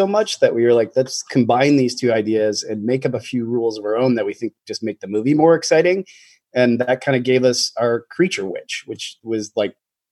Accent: Detroit, Michigan, United States; also born or lived in Royal Oak; We grew up in Detroit initially and went to Detroit Open School together. And then our mom moved us out to Royal Oak for the high school days. And graduated high school in Royal Oak.

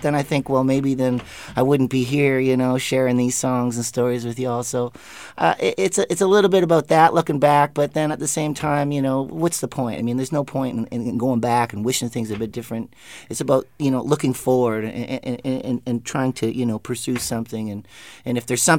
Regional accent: Oshawa, Ontario, Canada; now in Winnipeg, Canada; I was born and raised in Oshawa, Ontario, which is just outside of Toronto, on Lake Ontario. But I've lived in Winnipeg, Manitoba, for, I don't know, this is my 11th year now.

